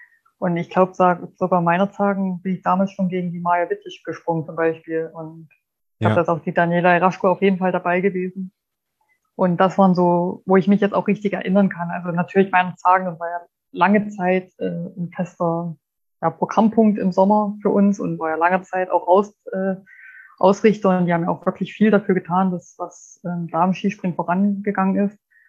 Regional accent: Eilenburg, Saxony, Germany; Also in meiner Heimatstadt in Eilenburg stehen drei kleine Schanzen. Man mag es kaum glauben, weil Eilenburg gerade mal 72 Meter über Meeresspiegel liegt.

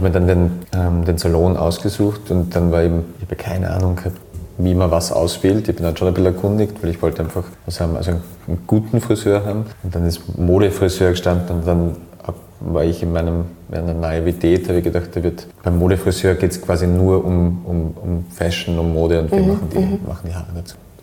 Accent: Graz, Styria, Austria; Genau, ich bin in Graz aufgewachsen, genau.

